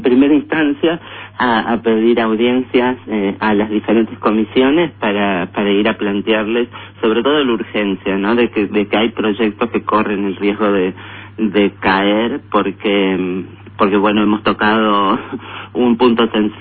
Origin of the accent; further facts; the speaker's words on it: Buenos Aires, Argentina; ha recaído muchísimo en las que somos de Capital Federal, y La Plata, el Gran Buenos Aires, que estamos cerca